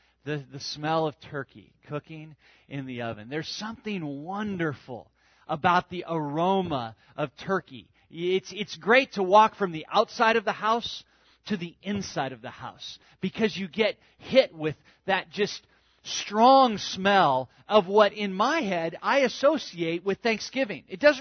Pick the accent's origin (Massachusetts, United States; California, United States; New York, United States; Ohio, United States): California, United States; And that reminds me of growing up in Southern California, because I was a Southern California beach rat when I was a little kid.